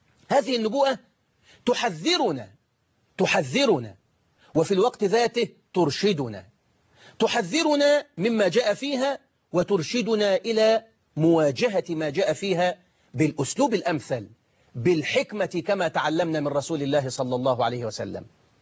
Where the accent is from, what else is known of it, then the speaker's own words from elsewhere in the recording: Egypt; عندنا في مصر بيقولوا اللي يرفس النعمة تزول عنه، تروح منه.